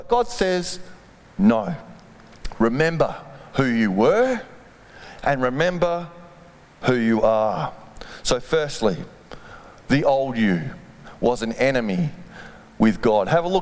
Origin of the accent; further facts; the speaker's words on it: Perth, Western Australia, Australia; Pretty normal bloke growing up in Perth, Western Australia.